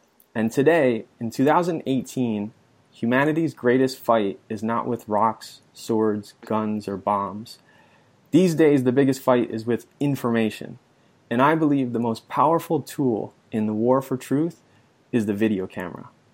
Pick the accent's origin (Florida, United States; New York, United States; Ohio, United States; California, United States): New York, United States; And we're both from New York.